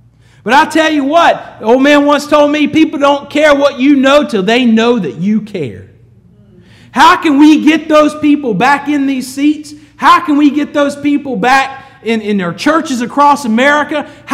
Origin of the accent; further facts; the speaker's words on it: the South, United States; I'm from the South. I grew up a child of the 80s.